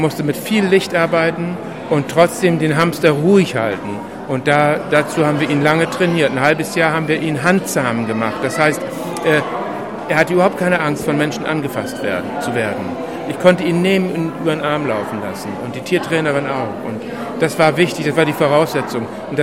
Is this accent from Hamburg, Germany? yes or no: yes; Hamburg, Germany; Also ich komme ja aus Hamburg und ich drehe viele Filme in Hamburg und Berlin, also mehr im Norden.